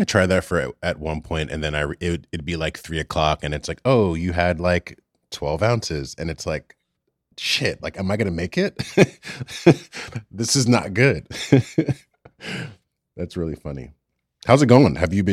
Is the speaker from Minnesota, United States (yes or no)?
no; New York, United States; but then as a New Yorker, the convenience of the audiobook for the commute